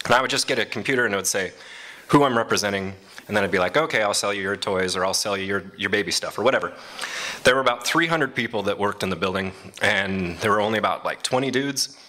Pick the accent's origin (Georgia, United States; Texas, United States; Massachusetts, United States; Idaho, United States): Idaho, United States; now in California, United States; Now, when I first moved to California, I grew up in Idaho, and I wrote, and I was very creative.